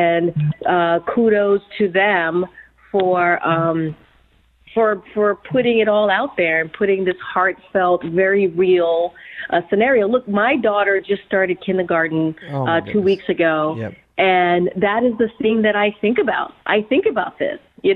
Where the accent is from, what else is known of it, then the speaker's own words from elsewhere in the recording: New York, United States; You know, I'm from New York, Mike. I'm from New York.